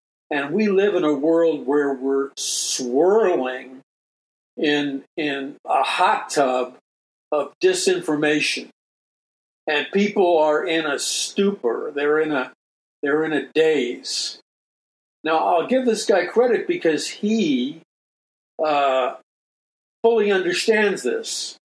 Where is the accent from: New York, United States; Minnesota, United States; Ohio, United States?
New York, United States; New York City; And I'm from New York City, so I'm not even sure what a weasel looks like up close.